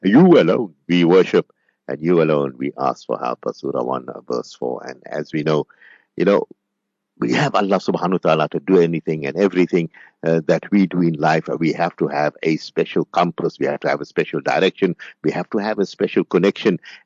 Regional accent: Sapingo Beach, South Africa; We grew up in Sapingo Beach as, you know, the terms that we use as lighties.

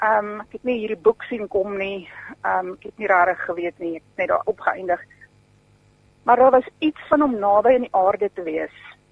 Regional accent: Gauteng, South Africa; ek is nie van Oudtshoorn nie, ek kom aanvanklik van Transvaal af.

